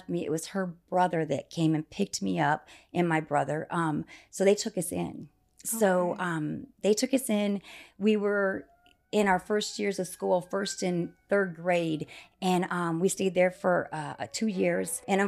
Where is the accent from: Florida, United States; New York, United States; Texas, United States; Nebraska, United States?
Nebraska, United States; Lincoln; born there; Yes, well, I was born in Lincoln, Nebraska. People always kind of laugh because I don't really talk about that, but that's where I was born.